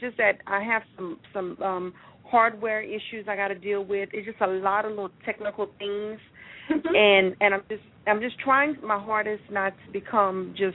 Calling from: Louisiana, United States; I'm calling from Louisiana.

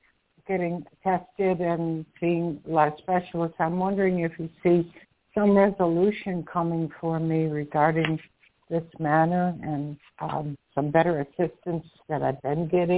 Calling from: Florida, United States; I'm calling from Florida.

